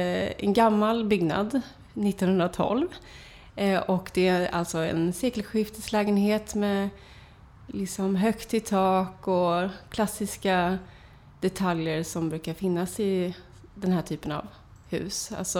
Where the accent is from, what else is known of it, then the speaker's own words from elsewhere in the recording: Västra Götaland County, Sweden; Vi har ett landställe som ligger i Västergötland där jag kommer ifrån.